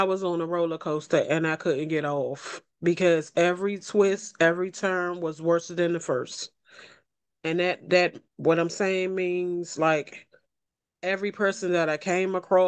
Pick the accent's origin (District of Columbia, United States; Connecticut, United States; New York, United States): District of Columbia, United States; Washington; I am from Southeast Washington, D.C., and I'm here to tell you my story.